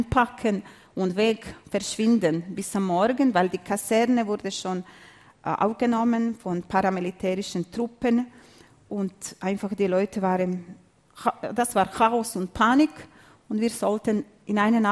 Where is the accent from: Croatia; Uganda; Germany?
Croatia; German is a second language; moved away as an adult; Ich bin Serbin aus Kroatien, genau. Und dann, mir war klar, dass ich verschwinden muss.